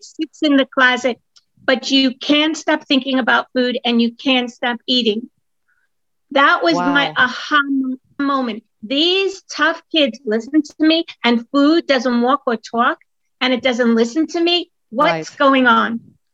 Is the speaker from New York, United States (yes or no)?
yes; Brooklyn, New York, United States; I was born in Brooklyn. And I sat in the kitchen most of my time in Brooklyn.